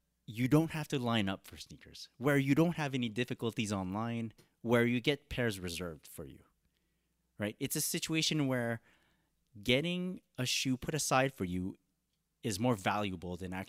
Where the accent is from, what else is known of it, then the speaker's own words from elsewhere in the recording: Canada; I was from Canada.